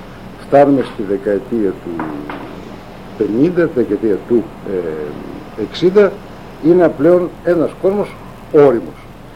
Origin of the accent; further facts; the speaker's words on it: Athens, Attica, Greece; Εγώ σαν Αθηναία είχα απόλυτη άγρια.